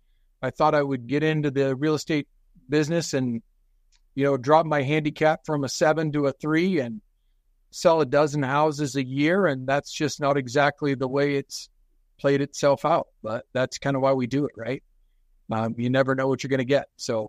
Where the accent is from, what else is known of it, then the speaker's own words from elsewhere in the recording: the South, United States; And because we're from the South, right? I went to University of Alabama. My parents are from Birmingham and Gadsden, Alabama. So I was out here living in the West, and we're Southern people, right?